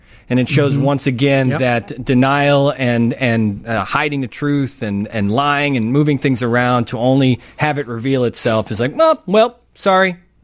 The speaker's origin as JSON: {"language": "English", "town": "Wonder Lake", "region": "Illinois", "country": "United States", "tie": "born or raised there", "said": "I remember growing up in Wonder Lake, we would take trips to Chicago to go to the Loop store."}